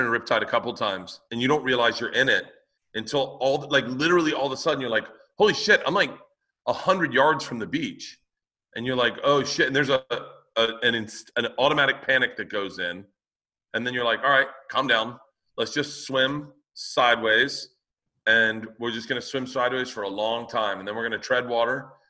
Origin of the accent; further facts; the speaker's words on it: Florida, United States; I grew up in Florida. I can swim really good.